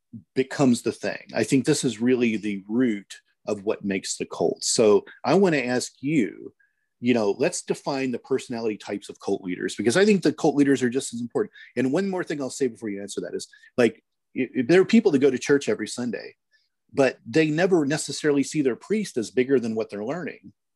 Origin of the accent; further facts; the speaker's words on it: Indiana, United States; I'm from Indiana.